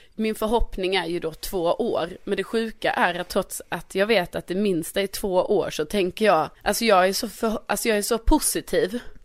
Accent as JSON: {"language": "Swedish", "region": "Skåne", "country": "Sweden", "said": "men jag är ju ändå från Skåne och vi råkar ju ha en egen flagga"}